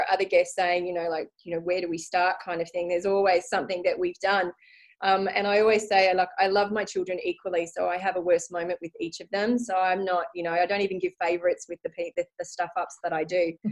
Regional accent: Brisbane, Queensland, Australia; I actually grew up in Brisbane. So I moved to WA. I'm currently in WA, and I moved to WA after I fell in love with a lovely Italian man over here while I was on holiday.

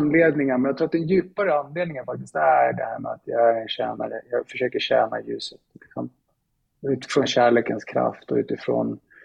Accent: Sweden; Jag är uppväxt i Sverige, föddes i Sverige med mina föräldrar är finska.

